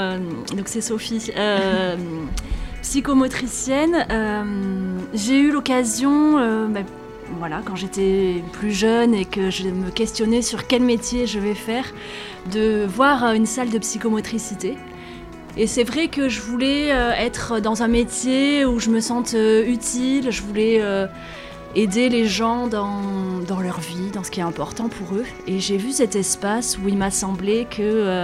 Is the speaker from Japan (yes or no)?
no; Rochefort, Nouvelle-Aquitaine, France; Et moi, je suis de Rochefort. J'aime beaucoup l'île d'Oléron.